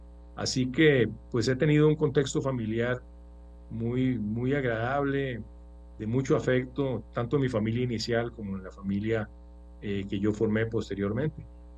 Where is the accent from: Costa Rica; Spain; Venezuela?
Costa Rica; San José; yo crecí en San José, en Barrio Escalante.